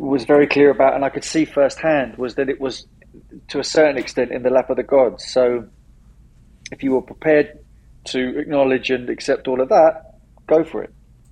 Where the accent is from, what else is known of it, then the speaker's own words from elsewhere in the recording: London, United Kingdom; London. I grew up in London, and I'm still in London.